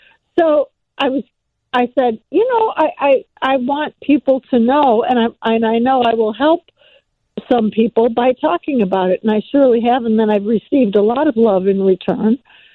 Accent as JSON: {"language": "English", "town": "Oak Park", "region": "Illinois", "country": "United States", "tie": "born or raised there", "said": "Chicago is my hometown. I know. I love Chicago. Actually, I am from Oak Park, Illinois, which is also the home of Ernest Hemingway and Frank Lloyd Wright."}